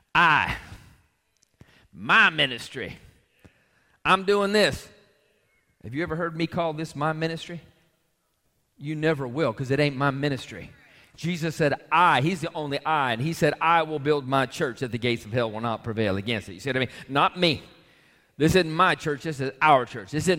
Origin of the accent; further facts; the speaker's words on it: Orlando, Florida, United States; Matter of fact, I was from Orlando, and the place I planned on putting my clinic for many, many years